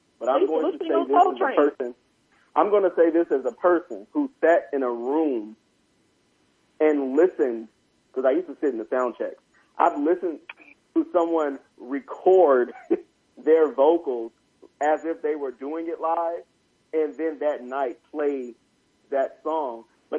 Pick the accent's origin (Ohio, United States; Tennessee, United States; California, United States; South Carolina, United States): South Carolina, United States; I'm from South Carolina.